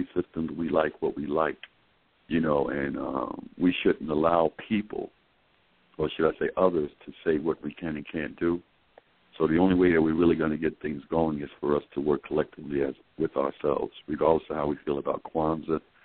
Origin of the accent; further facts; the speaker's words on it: South Carolina, United States; Greetings. … I'm from South Carolina.